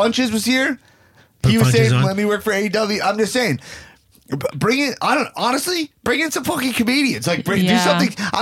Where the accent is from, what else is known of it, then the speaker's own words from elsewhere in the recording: New York, United States; We're from New York. The same place.